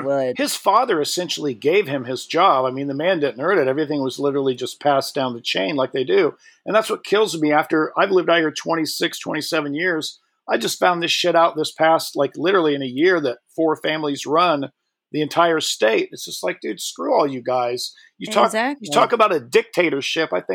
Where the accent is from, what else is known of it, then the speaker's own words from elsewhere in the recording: Indiana, United States; moved away as an adult; I'm originally from Indiana. I've lived out here for like 27 years.